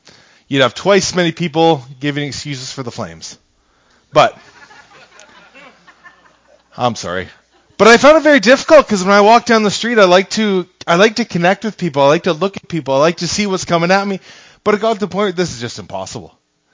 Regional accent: Canada; But throughout growing up in Canada and with the United States right next door

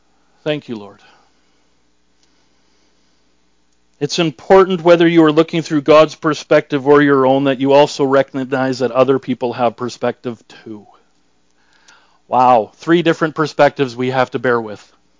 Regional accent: Canada; We're Canadian.

